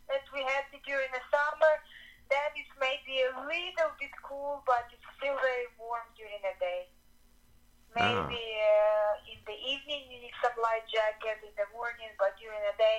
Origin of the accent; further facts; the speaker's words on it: Ukraine; I'm from Ukraine originally, and I've been studying in a university